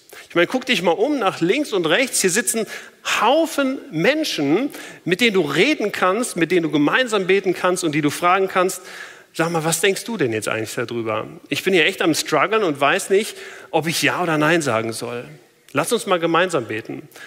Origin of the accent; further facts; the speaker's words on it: Germany; da musste ich als Deutscher direkt an eine Kartoffel denken.